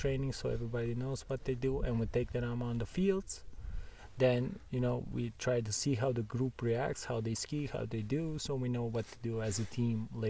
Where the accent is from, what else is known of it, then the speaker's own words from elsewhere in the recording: Bitola, North Macedonia; I grew up in Macedonia, in Bitoland, Macedonia, North Macedonia. I grew up there.